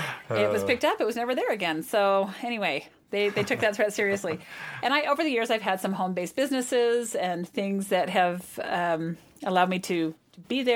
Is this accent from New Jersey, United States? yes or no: no; California, United States; I grew up in California and he was in Washington, D.C. area.